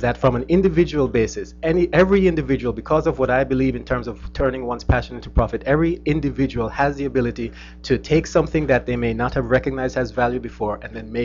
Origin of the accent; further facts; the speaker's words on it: Jamaica; I'm originally from Jamaica, so I don't do the aircon thing